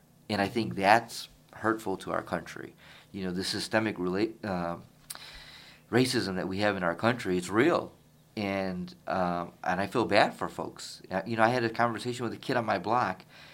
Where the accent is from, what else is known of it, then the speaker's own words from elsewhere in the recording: East Chicago, Indiana, United States; So, you know, I grew up in East Chicago, Mike, and I didn't know what racism was.